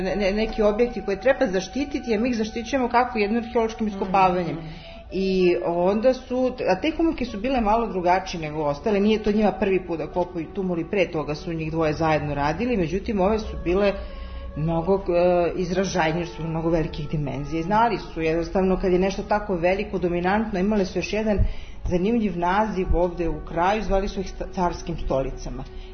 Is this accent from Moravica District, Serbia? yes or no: yes; Čačak, Moravica District, Serbia; ne samo kod nas u Čačku